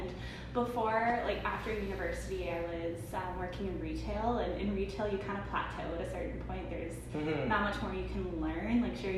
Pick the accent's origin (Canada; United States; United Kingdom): Canada; Vancouver, British Columbia; So, born and raised in East Van.